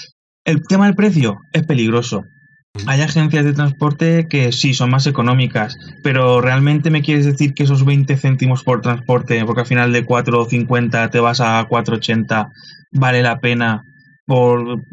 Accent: Valencia, Valencian Community, Spain; somos de aquí de Valencia

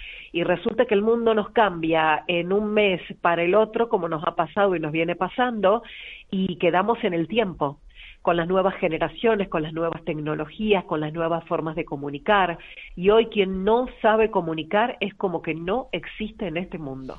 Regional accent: Córdoba, Argentina; born there; Yo nací en Argentina, en la provincia de Córdoba.

